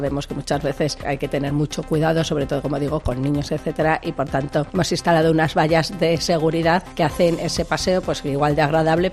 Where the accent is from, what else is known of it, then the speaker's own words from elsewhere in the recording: Teruel, Aragon, Spain; yo que soy de Teruel de toda la vida y he vivido por esa zona